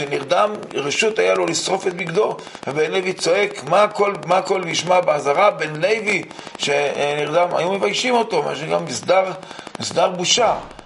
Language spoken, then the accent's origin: Hebrew; Kiryat Motzkin, Haifa District, Israel; born there; כשהייתי ילד קטן, נולדתי בקריית מוצקין, והיה לנו לול עם תרנגולות בבית